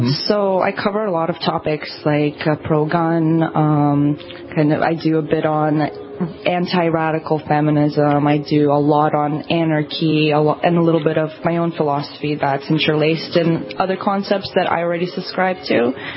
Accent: Russia; moved away; I have a lot of beautiful childhood memories from growing up in Russia, which there's a lot of freedom if you're on farmland and all that.

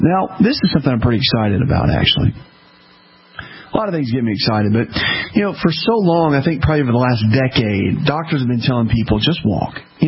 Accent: the South, United States; So in the South, we've always been, which I am from the South

